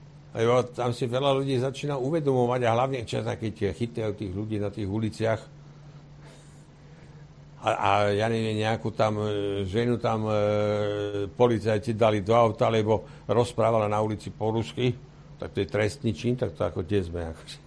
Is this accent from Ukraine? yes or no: yes; Kyiv, Ukraine; ja som z Kyjeva.